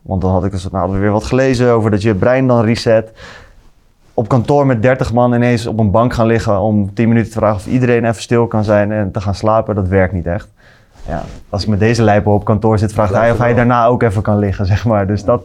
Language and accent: Dutch; Nieuwegein, Utrecht, Netherlands; Ik ben 26 jaar. Ik kom uit Utrecht. Ik kom echt uit Utrecht. Ik kom uit Nieuwegein. Dat is net geen Utrecht, maar ik snap wel dat hij gewoon Utrecht zegt.